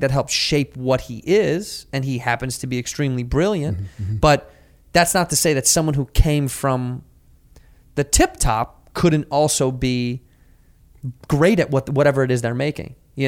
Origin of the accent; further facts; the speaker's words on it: Chicago, Illinois, United States; I'm like, no, I'm from Chicago.